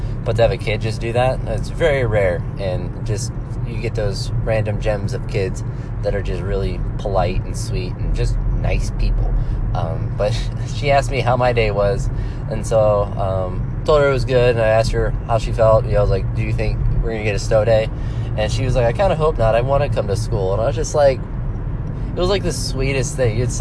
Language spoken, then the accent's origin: English; Ohio, United States; Where I grew up in Northeast Ohio, 3 to 5 inches